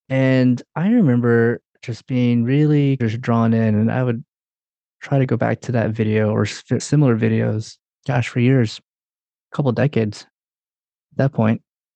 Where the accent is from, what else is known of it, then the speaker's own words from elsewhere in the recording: Durham, North Carolina, United States; When I grew up in Durham, North Carolina, and I'm the youngest of three. My sister is 7 years older than me. My brother's 10 years older than me. I'm Filipino. And my parents, who are from the Philippines